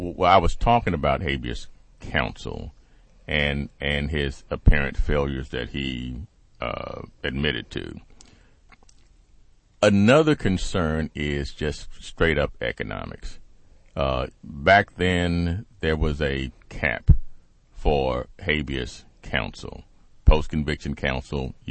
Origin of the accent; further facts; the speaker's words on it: Texas, United States; But I would certainly feel more comfortable as a lawyer and as a Texan